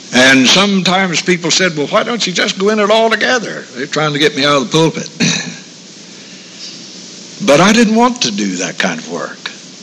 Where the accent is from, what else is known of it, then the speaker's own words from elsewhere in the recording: Ohio Valley, United States; he knew I was from the Ohio Valley